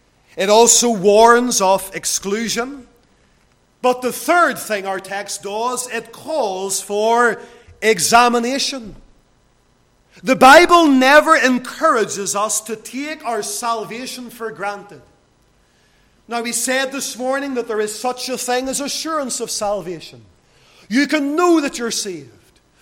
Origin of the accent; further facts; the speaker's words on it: Lisburn, Northern Ireland, United Kingdom; As a young lad growing up in Lisburn